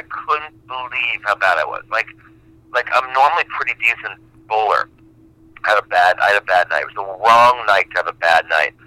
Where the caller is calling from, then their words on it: New York City, New York, United States; New York City, the big city, Manhattan.